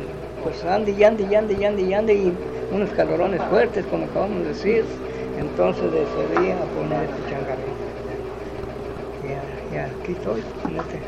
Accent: Sancho Román, Zacatecas, Mexico; also born or lived in Tepechitlán; yo nací en Tepechtlán, pero me crié en Sancho Román.

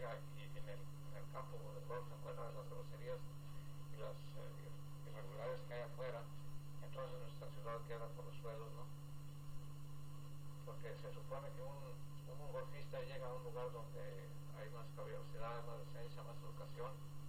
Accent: Mexico City, Mexico; born there; En la Ciudad de México.

